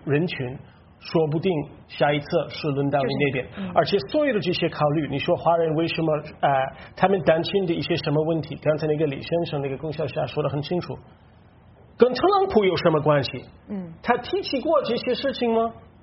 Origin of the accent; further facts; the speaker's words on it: United States; 因为如果你看美国的那个农村，就是我的老家那边的是以白人为主啊，